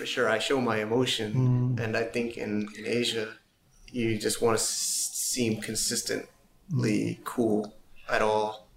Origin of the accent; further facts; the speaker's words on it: United States; now in China; because I think I'm an American, and a lot of us have this true stereotype that we think we know everything, especially when we come to China.